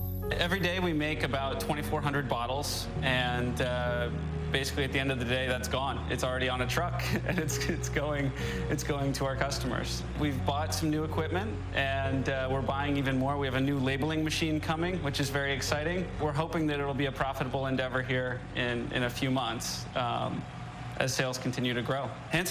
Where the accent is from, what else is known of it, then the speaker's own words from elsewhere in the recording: Washington, District of Columbia, United States; we're both from Washington, D.C., and we said, hey, you know, it'd be fun to start a coffee roasting business together.